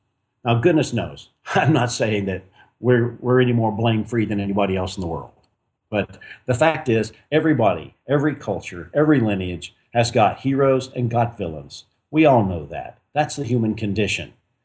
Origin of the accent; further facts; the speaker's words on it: Texas, United States; I grew up in Texas. And every young man who grows up in Texas, or at least in my generation who grew up in Texas, was filled with the story of the Alamo